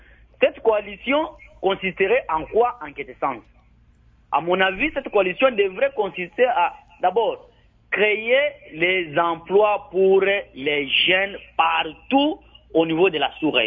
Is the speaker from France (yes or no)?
no; Rwanda; Mais si, par exemple, chez nous, au Rwanda